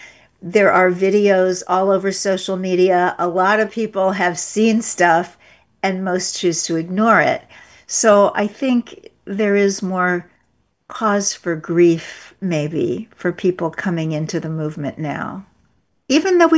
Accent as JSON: {"language": "English", "town": "Kansas City", "region": "Missouri", "country": "United States", "tie": "born or raised there", "said": "at a livestock and horse show in Kansas City, my hometown."}